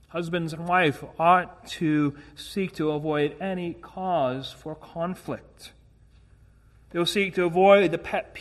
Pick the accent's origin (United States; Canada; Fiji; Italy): Canada; Now, being Canadian, I'm not excusing it, but I just have a propensity to say sorry for everything.